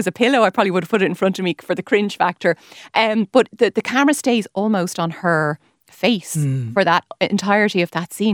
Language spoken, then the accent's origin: English; Bray, Leinster, Ireland; I'm from Ireland and I know, I'm from Bray